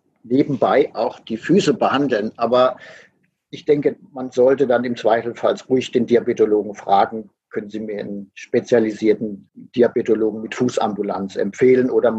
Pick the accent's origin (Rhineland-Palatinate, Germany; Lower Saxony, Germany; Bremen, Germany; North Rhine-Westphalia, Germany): Rhineland-Palatinate, Germany; Ich komme aus Rheinland-Pfalz.